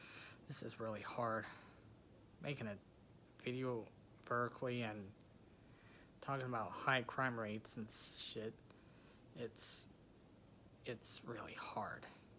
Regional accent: Mississippi, United States; I'm just someone from Mississippi talking about these issues.

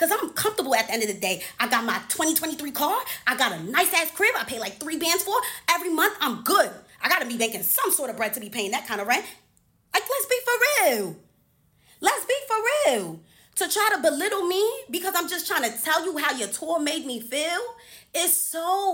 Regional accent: Nigeria; I'm Nigerian. I'm the real Nigerian.

